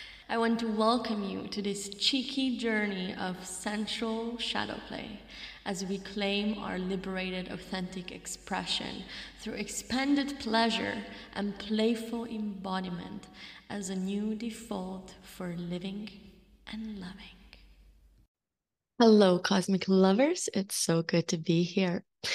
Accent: Slovenia; I am from Slovenia. Born and raised, although in different parts of the countries, we've always been moving.

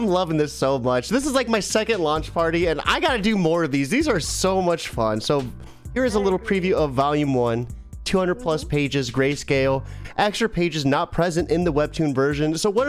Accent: United States; I'm American

